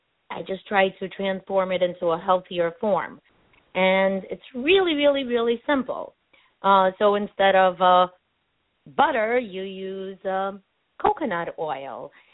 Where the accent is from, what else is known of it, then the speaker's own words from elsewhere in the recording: Ukraine; English is a second language; moved away; I was born in Ukraine. I was brought up eating a crepe with black caviar.